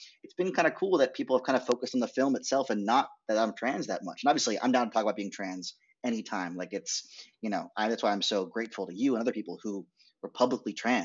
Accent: Maine, United States; I grew up in Trump country in rural Maine.

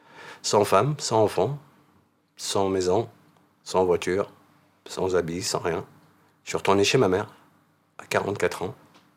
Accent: France; depuis 1856, je suis français. Et j'ai toujours été français. Ma famille a toujours été française.

